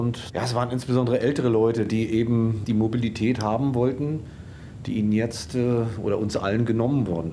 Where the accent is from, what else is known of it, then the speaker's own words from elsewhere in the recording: Granzin, Mecklenburg-Vorpommern, Germany; Ich komme aus der Gemeinde Granzin, bin Gemeindevertreter bei uns